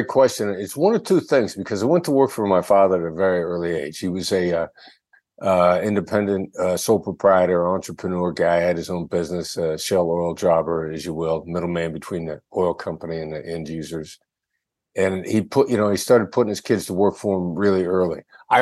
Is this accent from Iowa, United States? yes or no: yes; Iowa, United States; accent: Iowa Midwestern; I gathered a bit of a New York accent to play it on top of my Iowa Midwestern accent.